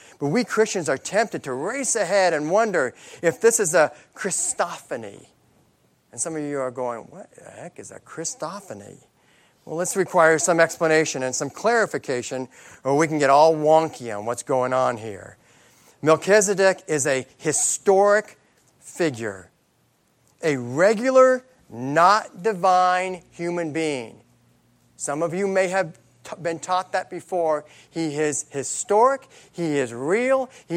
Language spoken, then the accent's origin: English; United States; I'm an American.